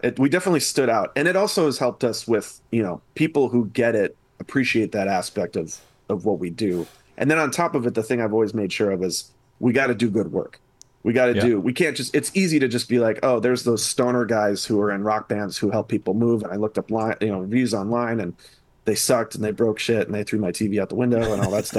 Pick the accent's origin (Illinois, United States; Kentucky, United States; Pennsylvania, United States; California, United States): Illinois, United States; Lake Zurich; And, you know, and actually my first time on stage was at I grew up in Lake Zurich.